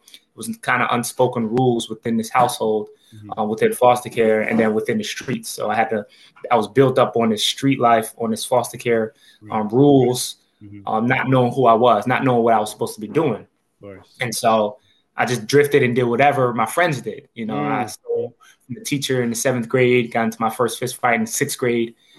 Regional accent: New York City, New York, United States; You know, I'm from New York City. I was raised in the Bronx. I was born in Brooklyn, but mostly raised in Staten Island as well.

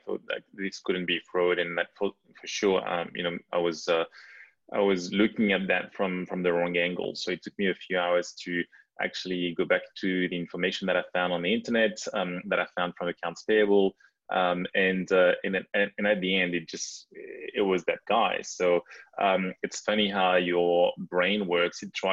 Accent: France; accent: French; English is a second language; now in Australia; So you may have picked up my lovely French accent, and I'm a Frozy, so French Australian. I've lived in Australia for 13 years, but at the time, you know, I still had my French accent

